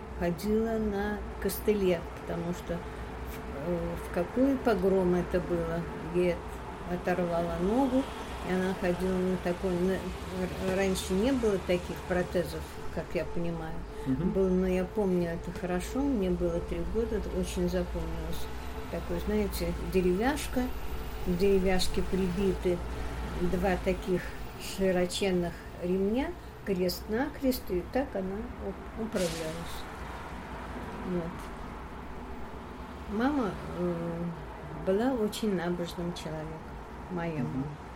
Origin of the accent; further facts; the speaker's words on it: Khmelnytskyi Oblast, Ukraine; born there; Сама я родилась на Украине. Было название местечки Ланскарун.